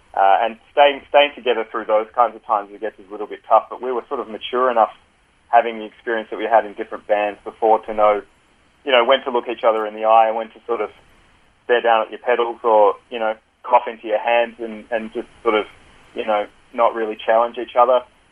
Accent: Melbourne, Victoria, Australia; I grew up in Melbourne

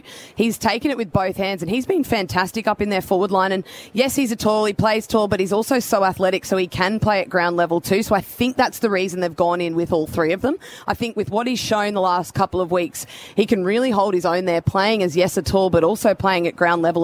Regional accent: Brisbane, Queensland, Australia; I was growing up in Brisbane

